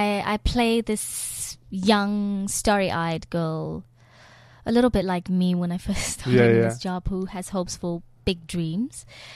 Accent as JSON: {"language": "English", "town": "Gaborone", "region": "South-East District", "country": "Botswana", "tie": "born or raised there", "said": "I'm from Gaborone, Botswana."}